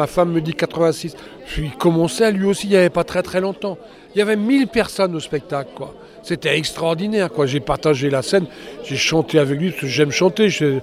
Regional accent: Groix, Brittany, France; je connaissais au moins ses parents dans sa famille, puisque je suis de Groix

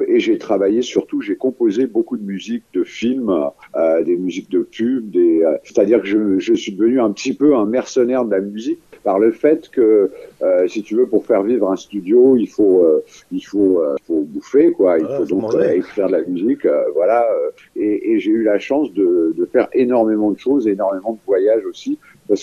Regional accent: Paris, Île-de-France, France; Moi, je suis un vrai parisien. Voilà. Je suis né à Paris, un peu par hasard, parce que mon père était militaire.

